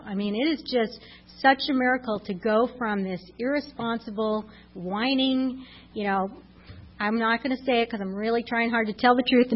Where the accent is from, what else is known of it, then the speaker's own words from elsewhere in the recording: Winthrop, Massachusetts, United States; Anyway, you know, I grew up in Winthrop, Massachusetts, and I grew up on a block with the Muldoons and the Monahans and the Murrays